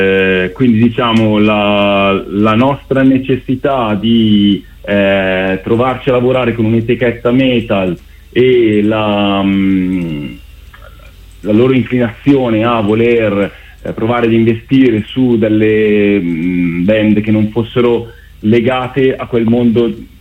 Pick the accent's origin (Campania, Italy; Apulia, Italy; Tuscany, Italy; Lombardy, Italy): Lombardy, Italy; Bergamo; noi che siamo cresciuti a Bergamo e nella provincia di Bergamo